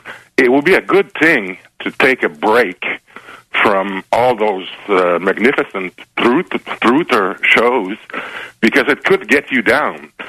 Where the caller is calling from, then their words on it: Montreal, Quebec, Canada; accent: French; English is a second language; from Montreal, Canada.